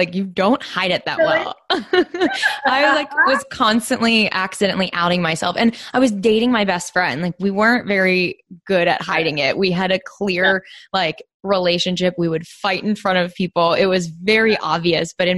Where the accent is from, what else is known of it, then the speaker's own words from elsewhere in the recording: Pittsburgh, Pennsylvania, United States; now in Los Angeles, United States; I'm from Pittsburgh.